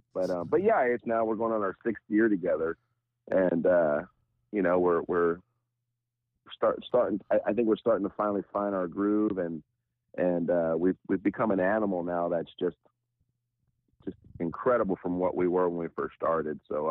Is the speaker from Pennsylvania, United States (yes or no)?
no; New Jersey, United States; Yeah. Yeah. I grew up, most of my life in Piscat